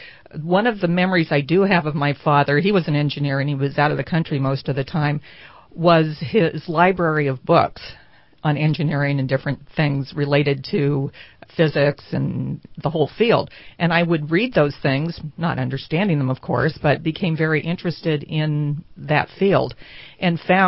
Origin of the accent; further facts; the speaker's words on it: San Francisco, California, United States; Well, I was born and raised pretty much in San Francisco.